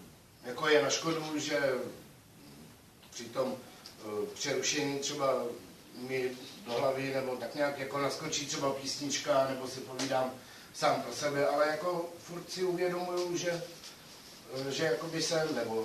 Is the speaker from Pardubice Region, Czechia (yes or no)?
yes; Pardubice, Pardubice Region, Czechia; now in Prague, Czechia; pocházím z Pardubic, ale bydlím v Praze.